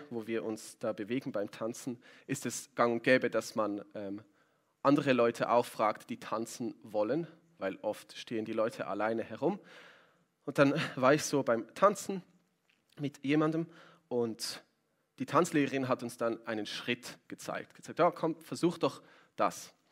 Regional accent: Switzerland; Wir sind Schweizer und Schweizer stehen einander nicht auf die Füße.

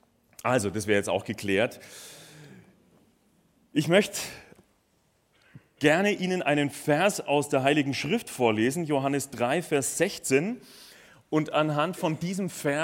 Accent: Bavaria, Germany; So begrüßt man sich bei dort, wo ich herkomme, aus Bayern.

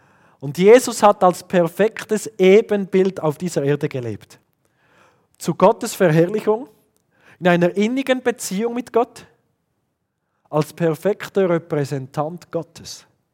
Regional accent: Switzerland; Bei uns in der Schweiz machen wir das demokratisch, was richtig und falsch ist.

